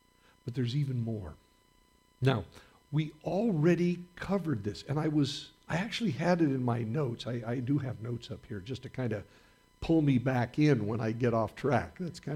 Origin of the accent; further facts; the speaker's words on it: United States; born there; because I was born in America, and I know a little bit about Christianity